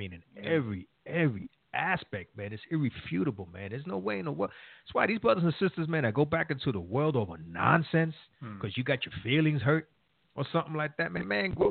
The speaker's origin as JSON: {"language": "English", "region": "New York", "country": "United States", "said": "we're originally from New York"}